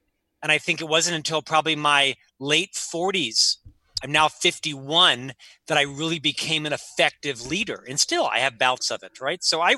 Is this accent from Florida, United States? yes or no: yes; Florida, United States; I'm from Central Florida. And so I spent 4 years at Disney.